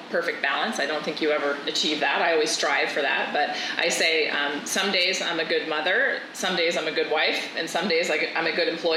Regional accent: Vermont, United States; I grew up in Vermont. It's a state with more cows than people, and very rural, but very agricultural.

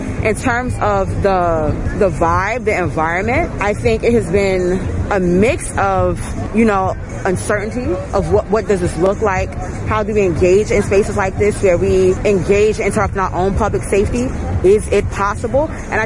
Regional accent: Brooklyn, New York, United States; You know, I'm from Brownsville, Brooklyn.

